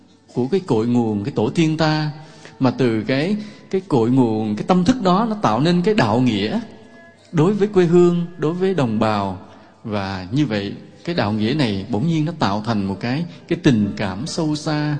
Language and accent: Vietnamese; Southern Vietnam, Vietnam; như chúng tôi là sinh trưởng trong miền Nam, thì sống theo cái phong tục tập quán sinh hoạt của người miền Nam